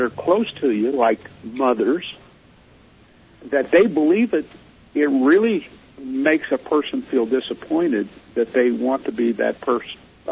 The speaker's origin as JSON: {"language": "English", "town": "Chicago", "region": "Illinois", "country": "United States", "tie": "born or raised there", "said": "I grew up in Chicago."}